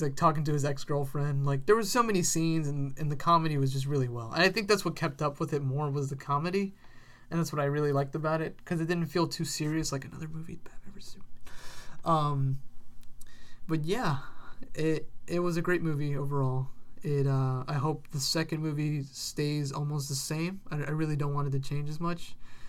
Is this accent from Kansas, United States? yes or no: no; Queens, New York, United States; I'm from Queens, homie.